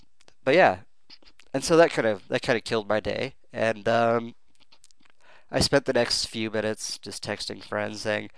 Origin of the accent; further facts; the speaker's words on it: Pacific Northwest, United States; I'm from the Pacific Northwest, and it doesn't really help to stimulate our economy